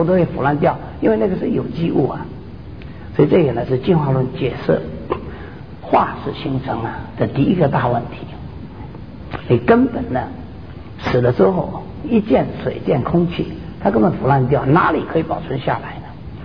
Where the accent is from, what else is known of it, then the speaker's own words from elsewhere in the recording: China; 那诸位呢，事实上我们中国人那个船是怎么写